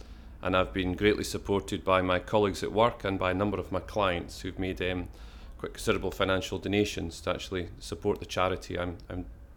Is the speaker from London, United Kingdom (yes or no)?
no; Selkirk, Scotland, United Kingdom; I was born in Selkirk, in the Scottish Borders.